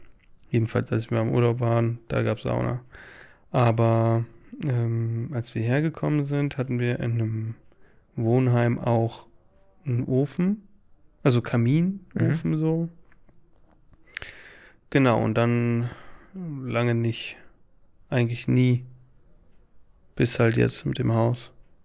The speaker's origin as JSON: {"language": "German", "country": "Russia", "lives_now": "Germany", "said": "ich komme ja eigentlich aus Russland. Also haben wir ja Migrationshintergrund."}